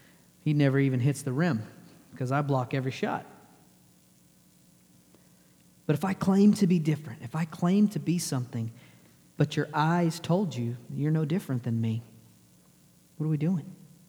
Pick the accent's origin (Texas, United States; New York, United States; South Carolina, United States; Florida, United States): Texas, United States; I grew up in Texas.